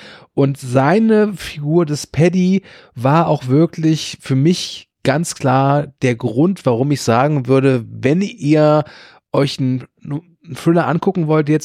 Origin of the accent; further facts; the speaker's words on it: Rhineland, Germany; Ich als Rheinländer natürlich kann sagen